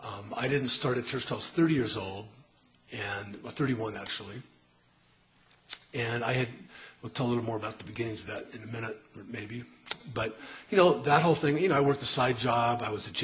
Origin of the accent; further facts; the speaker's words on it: San Francisco, California, United States; born there; also born or lived in Seattle / Montana / Arizona / Mexico; I was born in San Francisco, lived in all over the place. Seattle, Montana, Arizona, Mexico, San Diego, downtown LA, slums, all over.